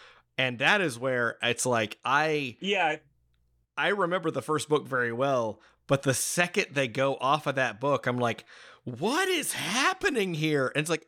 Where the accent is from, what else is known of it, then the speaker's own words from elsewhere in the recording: Southeast, United States; because we were raised in the Southeast United States, where some of this stuff just didn't happen.